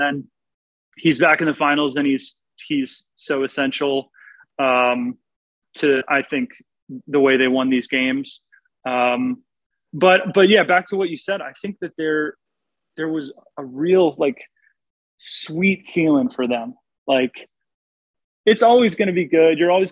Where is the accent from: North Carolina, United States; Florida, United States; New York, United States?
New York, United States; New York City; also born or lived in Connecticut / Los Angeles; Well, so, yeah, I grew up in New York City in Connecticut.